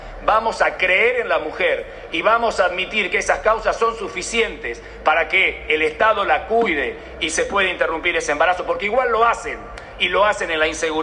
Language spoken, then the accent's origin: Spanish; Tucumán, Argentina; Hablo también como tucumano, conocedor claro de la fe de mi pueblo con sus religiones